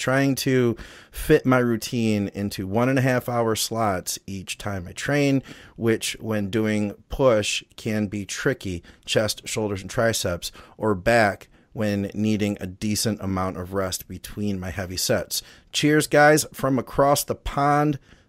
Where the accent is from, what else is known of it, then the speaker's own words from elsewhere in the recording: Midwest, United States; accent: Midwest; I've got my Midwest accent kicking and we're really nasally on the A's.